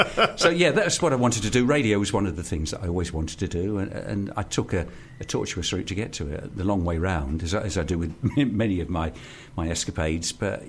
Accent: Burnham, East of England, United Kingdom; I lived in Burnham. I still do live in Burnham. I grew up in Burnham.

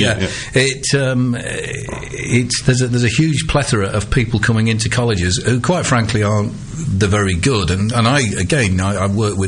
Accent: Yorkshire and the Humber, United Kingdom; As a Yorkshireman, obviously, was on my doorstep, not too far away from where I was born.

